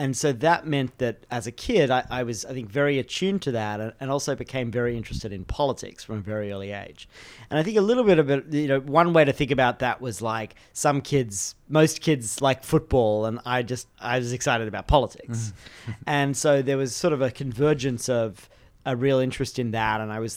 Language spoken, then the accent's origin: English; Australia; So I grew up in Australia and was the child of first-generation immigrants to Australia. So my mum is from Lebanon and so came to Australia in the 60s. And my dad is Dutch